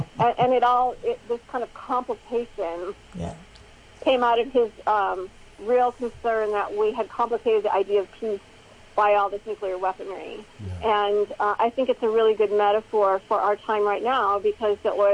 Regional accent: Illinois, United States; And also in the Midwest, especially in my home state of Illinois, the plan is to pump it into deep brine aquifers.

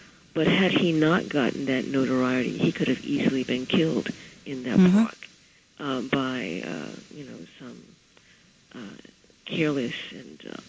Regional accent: Brooklyn, New York, United States; I'm Brooklyn. I'm from Brooklyn

